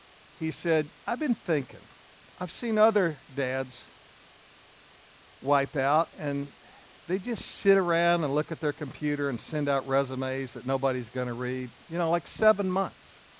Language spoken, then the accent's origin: English; Alabama, United States; I said, dude, I'm from Alabama. I got job security.